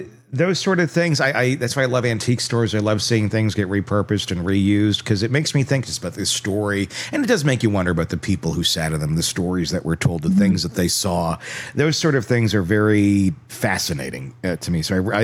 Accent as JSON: {"language": "English", "region": "Wisconsin", "country": "United States", "said": "I was a kid and I loved bowling stuff because I'm from Wisconsin."}